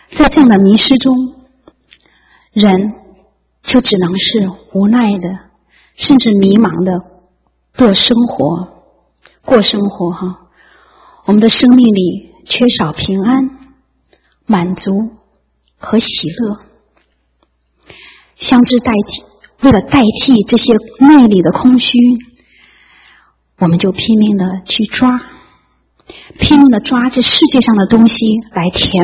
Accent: China; 我们都是大陆人，从小就受无神论的教育。

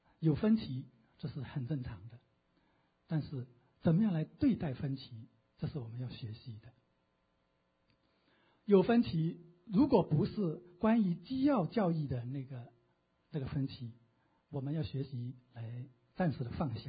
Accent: China; 我们从中国来的都对

